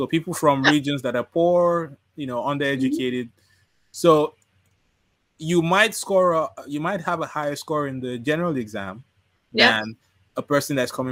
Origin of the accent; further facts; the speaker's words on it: Nigeria; in my country, I'm from Nigeria.